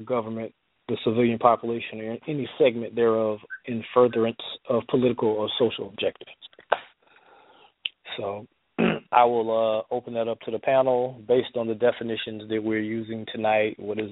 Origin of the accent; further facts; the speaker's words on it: South Carolina, United States; Well, you know, originally I grew up in South Carolina, so I'm well-versed with a lot of things that take place there.